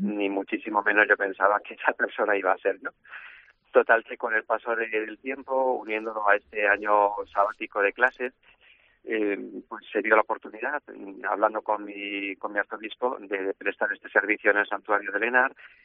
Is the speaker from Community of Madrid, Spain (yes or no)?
yes; Madrid, Community of Madrid, Spain; also born or lived in Cuéllar; Yo soy natural de Cuéllar, nací en Cuéllar, pero desde muy niño pues mis padres ya fueron a Madrid y allí se ha desarrollado toda mi vida.